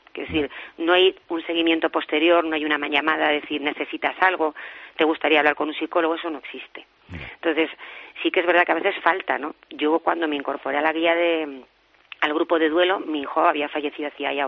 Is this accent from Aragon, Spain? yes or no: yes; Huesca, Aragon, Spain; Yo, por ejemplo, soy de Huesca